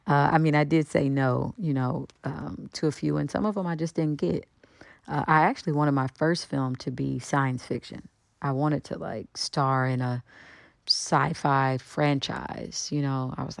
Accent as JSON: {"language": "English", "town": "Kansas City", "region": "Kansas", "country": "United States", "said": "And I'm from Wyandotte County, Kansas City, Kansas, and Kansas City, Missouri is like 5 minutes away."}